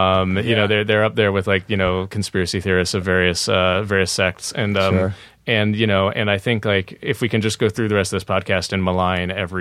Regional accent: Columbia, Missouri, United States; our first two features were filmed in my hometown.

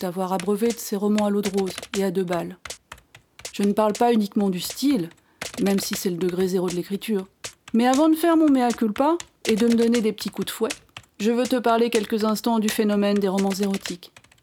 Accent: Brittany, France; born there; now in Paris, France; Je suis née en Bretagne, je vis à Paris dans un quartier populaire

